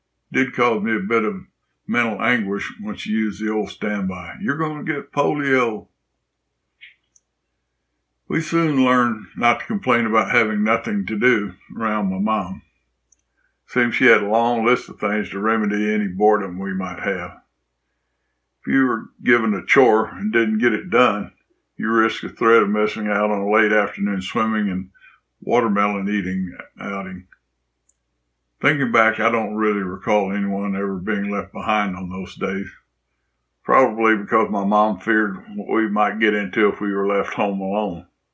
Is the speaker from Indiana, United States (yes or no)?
no; Bandera, Texas, United States; Fond memories of my growing up in Bandera years help ease the sadness of losing so many of my childhood friends.